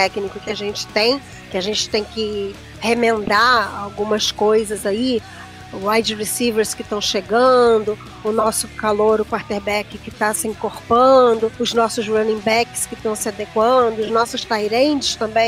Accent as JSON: {"language": "Portuguese", "country": "Brazil", "said": "que sou torcedora, que sou brasileira"}